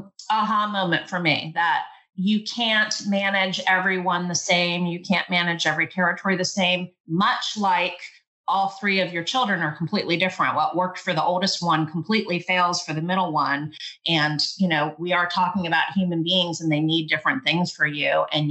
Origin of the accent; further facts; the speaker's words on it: Virginia, United States; I was from Northern Virginia. We talk fast.